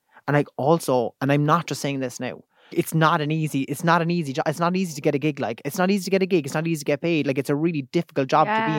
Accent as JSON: {"language": "English", "country": "Ireland", "said": "Because as Irish people as well, we have this thing where we're like, they're going to think I'm full of myself."}